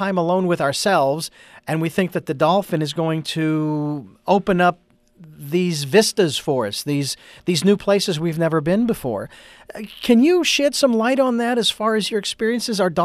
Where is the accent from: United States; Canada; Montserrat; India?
United States; Phoenix, Arizona; now in Santa Barbara, United States; I grew up, born and raised in Phoenix, Arizona, which is the desert.